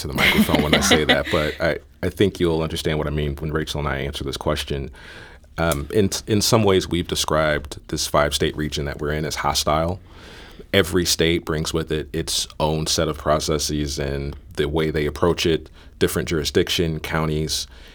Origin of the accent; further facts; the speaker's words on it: Missouri, United States; Missouri, however, and it hurts me to say it's my home state, is somewhat unique